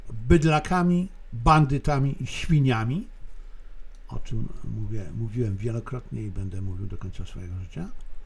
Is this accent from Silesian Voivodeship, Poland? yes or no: yes; Silesian Voivodeship, Poland; born there; urodziłem się na Śląsku, na niemieckiej części Śląska, w niemieckiej części Śląska